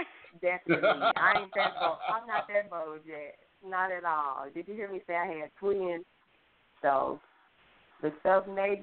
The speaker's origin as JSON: {"language": "English", "town": "Gary", "region": "Indiana", "country": "United States", "said": "But I'm from Gary, Indiana."}